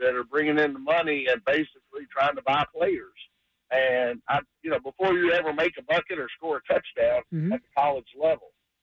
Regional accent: Dallas, Texas, United States; I grew up in Dallas, so I've been a Cowboy fan, you know, for about, 60 years.

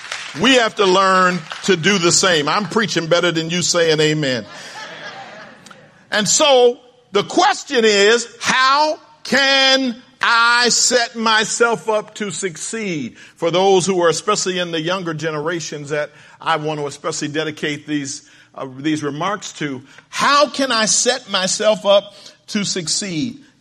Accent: Philadelphia, Pennsylvania, United States; born there; He was born in New York. I was born in Philadelphia. I didn't meet him until I was here pastoring.

